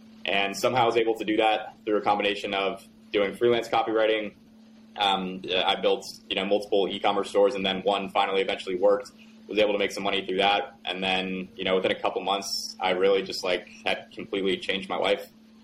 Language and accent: English; North Carolina, United States; I'm 24 years old now. I'm from North Carolina. That's where I currently live.